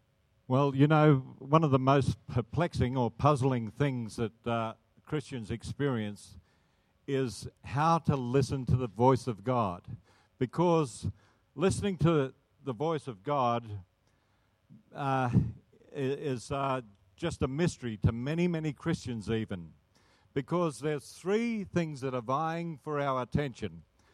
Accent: Kalgoorlie, Western Australia, Australia; we're country bumpkins from Kalgoorlie, 600 kilometres inland from Perth. And so we're just very simple folk

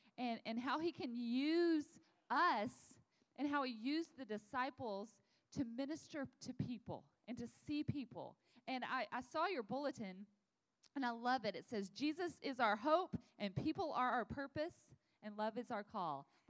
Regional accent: Texas, United States; We come all the way from Texas where it's really hot and humid right now.

